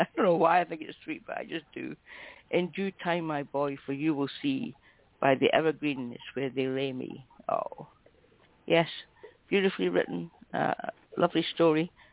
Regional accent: Scotland, United Kingdom; The one thing about being Scottish is when I mispronounce words, you don't know I'm doing it.

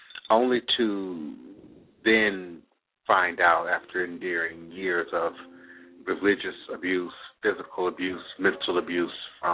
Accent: Washington, D.C. area, United States; Growing up in the Washington, D.C., Maryland, Virginia area in the 70s, was very different in many ways than maybe some other parts of the country.

